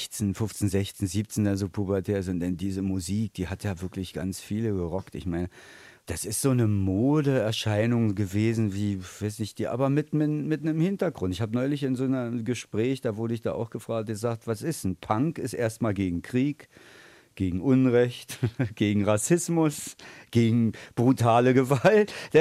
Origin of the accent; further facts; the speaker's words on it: Berlin, Germany; ich bin ja in Mitte groß geworden, jetzt ist Pankow ein Stück weg draußen